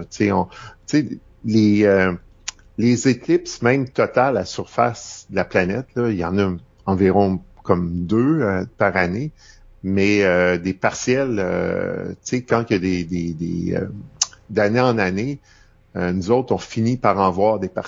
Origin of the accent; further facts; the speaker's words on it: Quebec, Canada; moi je suis originaire de l'Estrie